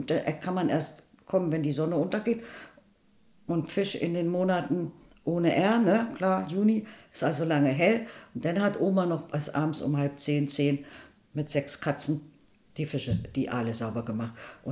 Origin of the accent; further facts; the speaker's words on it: Zwickau, Saxony, Germany; Ich komme aus Zwickau … Gaststätte Seeblick.